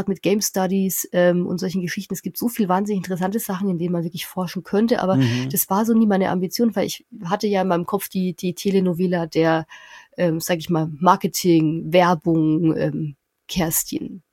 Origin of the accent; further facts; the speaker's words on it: Bavaria, Germany; ich komme aus der Nähe von Nürnberg, 5 Häuser im Wald und da hört die Straße auf.